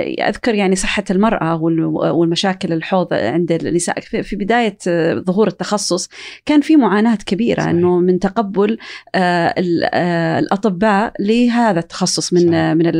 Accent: Saudi Arabia; فما بالك عندنا في السعودية

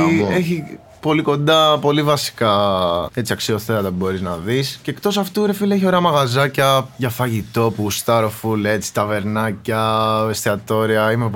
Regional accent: Athens, Attica, Greece; Είμαι από τα Πετράλωνα.

